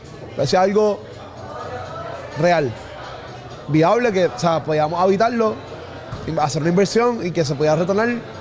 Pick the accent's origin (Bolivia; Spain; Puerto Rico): Puerto Rico; Río Piedras; Yo soy de Río Piedra y él es de Carolina.